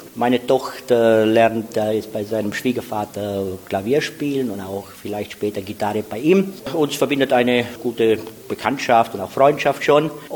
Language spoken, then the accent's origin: German; Sântana, Arad County, Romania; accent: Banat German Sanktanna dialect; mit Meerrettich oder Krähen, wie es die Österreicher sagen oder wie es in unserem Sanktaner Dialekt verankert ist, und zwar mit Krie.